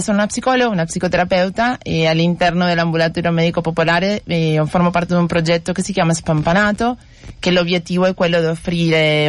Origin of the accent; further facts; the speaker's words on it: Buenos Aires, Argentina; Italian is a second language; now in Milan, Italy; io sono di Buenos Aires, anche questo si sente dal mio accento probabilmente. … questo è il mio vero nome.